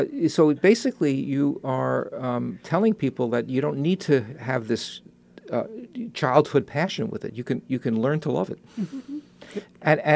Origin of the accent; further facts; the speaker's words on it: New York, United States; accent: New York; now in Santa Barbara, United States; I got rid of my New York accent, luckily, after 19 years. See, I speak with a California accent now